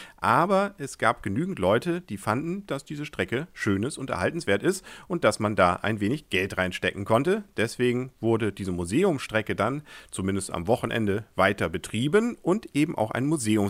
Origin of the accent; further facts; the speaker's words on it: Kiel, Schleswig-Holstein, Germany; Ist ja eigentlich auch eine schöne Sache als Kieler, wenn man an den Strand will, einfach mal ja, so knapp eine halbe Stunde mit der Bahn dann zum Strand zu fahren